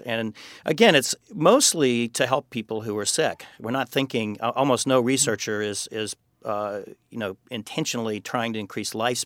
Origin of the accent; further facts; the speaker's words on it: California, United States; And in fact, I'm from California. I live out in San Francisco, Silicon Valley.